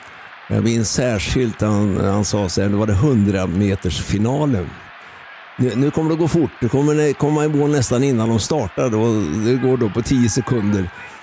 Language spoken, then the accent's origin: Swedish; Östergötland, Sweden; born there; jag håller på GIFK och Norrköping eftersom jag är född i Östergötland.